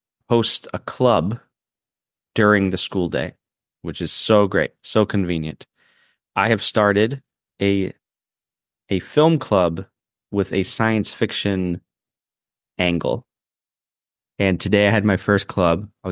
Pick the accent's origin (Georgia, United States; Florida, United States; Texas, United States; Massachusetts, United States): Florida, United States; I think I'm from Florida, so I have pretty thin blood.